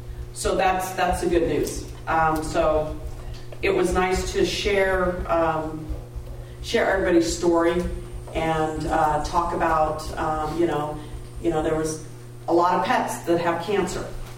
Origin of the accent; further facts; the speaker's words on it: Bakersfield, California, United States; I let her know, hey … I'm from Bakersfield, Kern County.